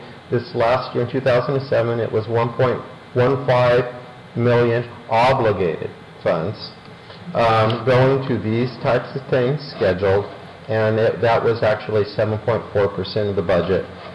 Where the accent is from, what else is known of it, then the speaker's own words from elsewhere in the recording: Midwest, United States; Just, I come from the Midwest